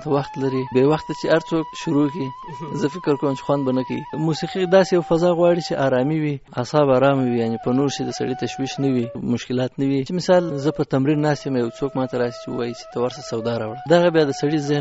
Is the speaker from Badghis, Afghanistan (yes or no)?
no; Kandahar, Afghanistan; زه د کندهار دی، ادګاه دروازې د شهر یم.